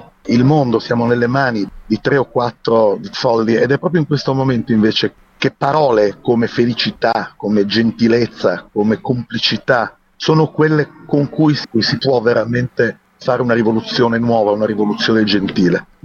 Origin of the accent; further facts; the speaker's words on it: Genoa, Liguria, Italy; Io poi insomma sono un genovese, quindi questo mare ce l'ho davanti, ce l'ho dentro, ce l'ho addosso, anche se non vivo più a Genova.